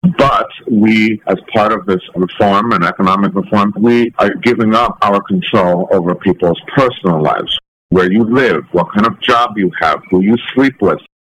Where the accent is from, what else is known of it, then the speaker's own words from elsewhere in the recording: United States; born there; As I said, I was born in the United States, but everyone before me had been born in this one very small village.